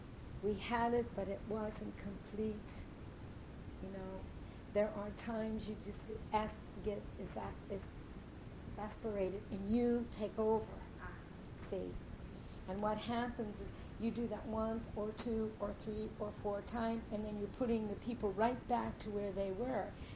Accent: United States; You know, I can't really deny that I am an American.

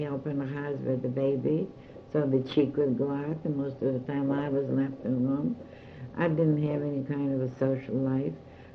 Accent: Pittsburgh, Pennsylvania, United States; And I said, yes, I come from Pittsburgh.

